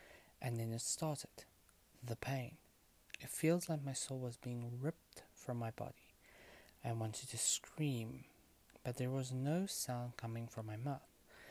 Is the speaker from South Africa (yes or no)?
yes; South Africa; I am a witch from South Africa.